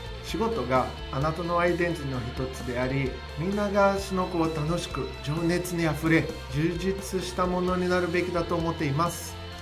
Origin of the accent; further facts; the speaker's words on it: Brazil; 僕がブラジル人なんですけど